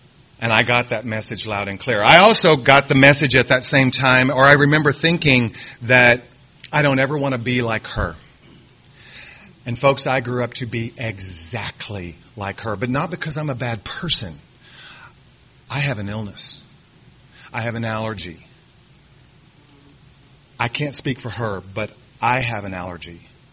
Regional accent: Texas, United States; Like I said, I grew up in Texas, and I had that typical family dynamic where the father drank

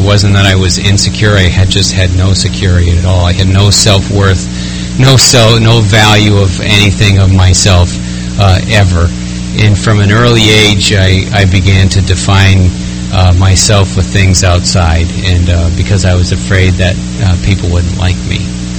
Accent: Westfield, Massachusetts, United States; I was born and raised in Westfield, Massachusetts, and a proud member of the Holyoke Group, which meets on Thursdays and Sundays.

